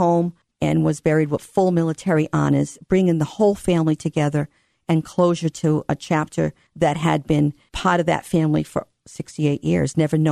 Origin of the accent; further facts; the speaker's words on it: Rhode Island, United States; No, I come from Rhode Island.